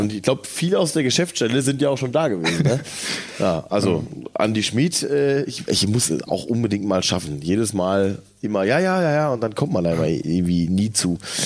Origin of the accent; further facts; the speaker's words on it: Hamm, North Rhine-Westphalia, Germany; Ich bin in Hamm aufgewachsen. Das ist in der Nähe von Hagen.